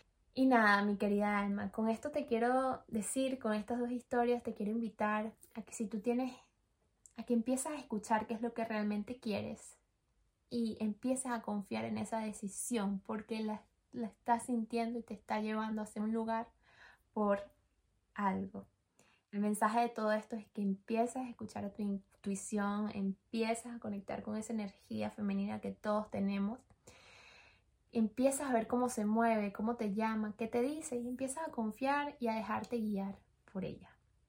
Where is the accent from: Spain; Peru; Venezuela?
Venezuela; moved away; cuando yo emigré de Venezuela, o sea, cuando me vine de bien a Venezuela, mi familia se vino conmigo